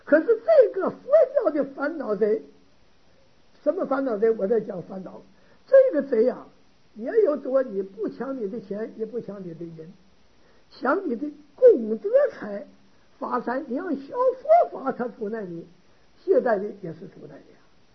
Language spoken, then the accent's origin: Chinese; China; 我们中国人翻译中国话